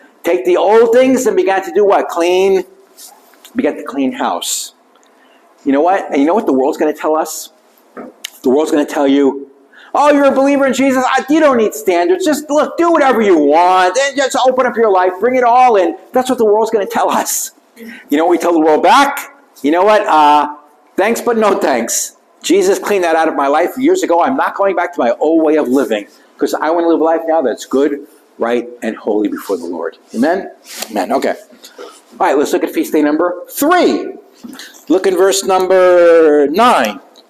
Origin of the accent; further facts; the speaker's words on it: New York City, New York, United States; I grew up in New York City. That's like the opposite of agriculture, okay?